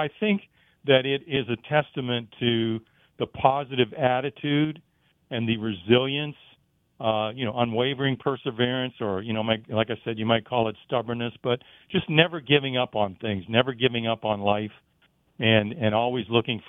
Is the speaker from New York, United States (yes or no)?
no; Pennsylvania, United States; the gratitude for growing up in the Beaver Valley.